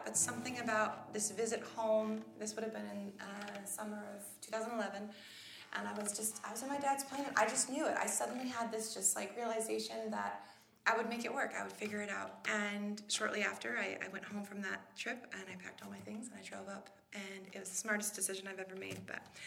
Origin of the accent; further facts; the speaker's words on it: Sleetmute, Alaska, United States; I was raised out on the Upper Kuskokwim in a tiny village called Sleep Mute. And we ended up out there because my mom was a teacher, but my dad was also a pilot.